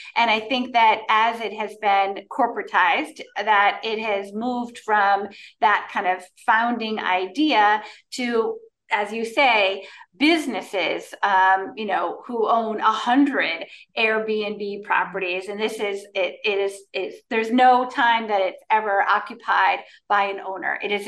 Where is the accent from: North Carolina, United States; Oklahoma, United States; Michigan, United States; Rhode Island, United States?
Rhode Island, United States; Warwick; also born or lived in Seekonk; I am a native Rhode Islander. I grew up in Warwick, and then my family moved to Seekonk.